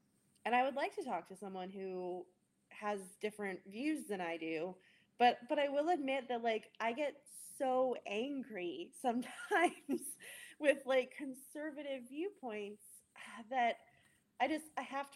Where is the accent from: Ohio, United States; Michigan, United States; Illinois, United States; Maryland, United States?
Maryland, United States; also born or lived in Texas / United Kingdom; now in Richmond, United States; So like I grew up in Maryland, didn't move really at all when I was younger.